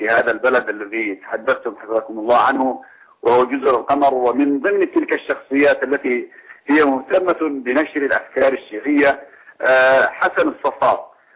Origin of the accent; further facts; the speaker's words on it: Yemen; عندنا في اليمن